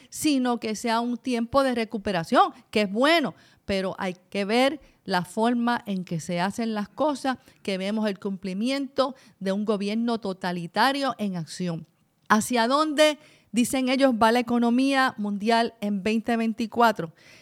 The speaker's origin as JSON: {"language": "Spanish", "country": "Puerto Rico", "said": "Y nosotros somos territorio de Estados Unidos. Eso es nuestro estatus, Puerto Rico, territorio."}